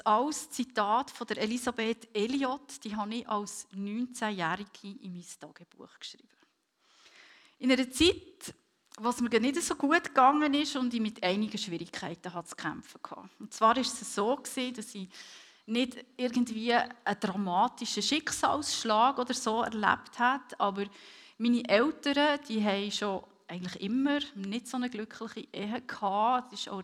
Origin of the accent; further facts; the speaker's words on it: Bern, Switzerland; ich komme aus dem Bernbiet, mein Mann übrigens auch, aber kennengelernt haben wir uns in Basel.